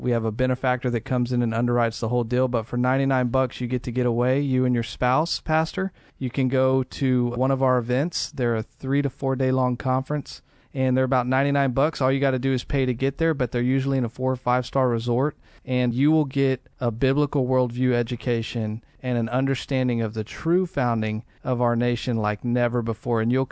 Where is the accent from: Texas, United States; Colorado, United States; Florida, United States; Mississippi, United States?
Texas, United States; I grew up in Deep South Texas. I grew up in a good home.